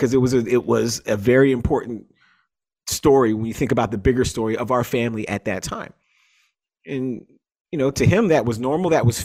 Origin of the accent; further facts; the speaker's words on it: Toronto, Ontario, Canada; born there; I am African American, but I'm also Canadian. Like these are both big, real, equal parts of who I am. I'm Canadian because I was born here, but like the idea that an African American family would come to Toronto, like there aren't a lot of us.